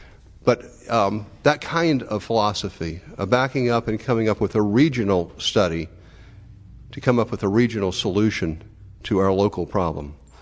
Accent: Virginia, United States; I'm from Albemarle County also. That doesn't really qualify me for anything but being in love with the county.

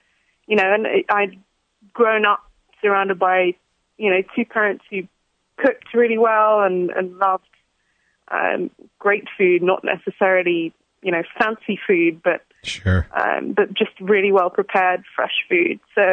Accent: England, United Kingdom; moved away; I sort of came in as an English person thinking

